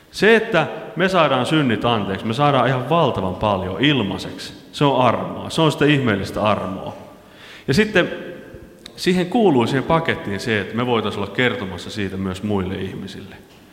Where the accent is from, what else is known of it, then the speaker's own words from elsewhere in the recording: Kuortane, South Ostrobothnia, Finland; mä oon Pohjanmaalta kanssa kotosi, ensintään Peräseinäjoelta tai Soinista, vaan Kuortaneelta.